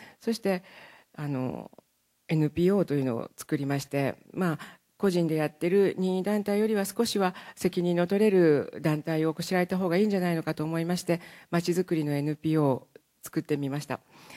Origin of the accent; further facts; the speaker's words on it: Okayama, Japan; 岡山で生まれまして岡山で育ちました。岡山好きなんですね。